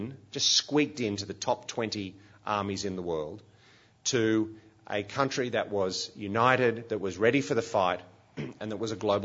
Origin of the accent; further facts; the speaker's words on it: Sydney, New South Wales, Australia; It's a little bit like my hometown of Sydney in that it's a beautiful city.